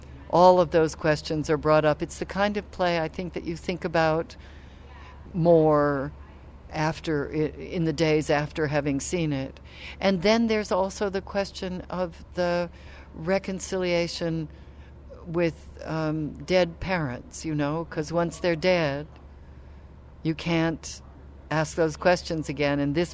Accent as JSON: {"language": "English", "town": "Oakland", "region": "California", "country": "United States", "tie": "born or raised there", "lives_now": "New York, United States", "said": "I grew up in Oakland. I lived in Oakland from the sixth grade to my junior year at Stanford."}